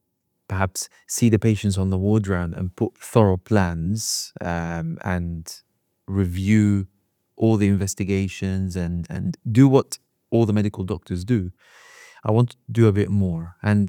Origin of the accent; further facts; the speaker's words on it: Egypt; I'm originally from Egypt